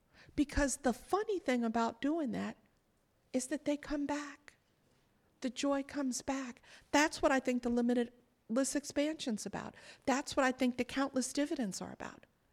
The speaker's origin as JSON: {"language": "English", "town": "New York City", "region": "New York", "country": "United States", "tie": "born or raised there", "said": "I'm born and raised in New York City. I'm the third of four girls."}